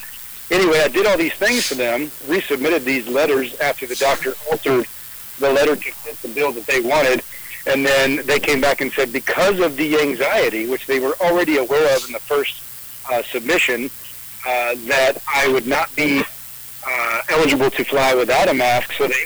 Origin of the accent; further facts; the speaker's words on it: Elizabethtown, Kentucky, United States; I'm from Elizabethtown, Kentucky.